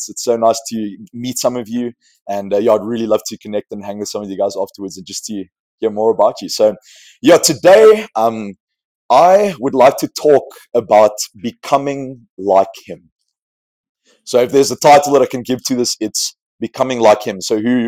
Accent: Cape Town, Western Cape, South Africa; I'm from South Africa, so I live in Cape Town

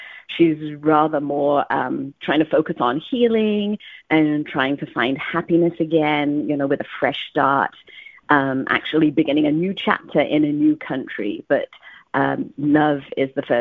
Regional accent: England, United Kingdom; moved away as an adult; now in Canada; And in case you can't guess, I'm originally from England. And I live in Canada. I've actually lived the last half of my life in Canada.

